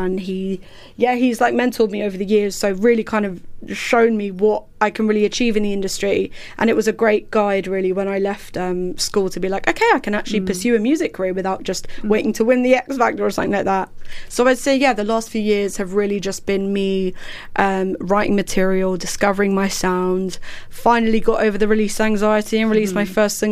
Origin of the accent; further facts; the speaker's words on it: East of England, United Kingdom; So I grew up in a little town called Hertfordshire.